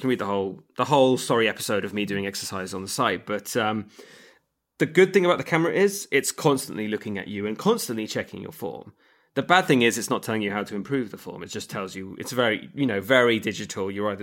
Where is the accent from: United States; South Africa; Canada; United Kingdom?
United Kingdom; England; maybe because I'm English